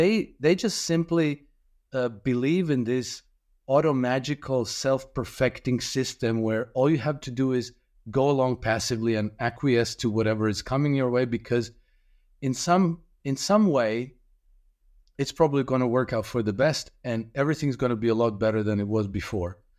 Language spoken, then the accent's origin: English; Croatia; And then I'm from Croatia